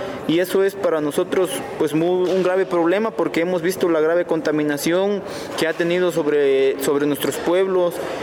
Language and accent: Spanish; Mexico; la conciencia de que somos mexicanos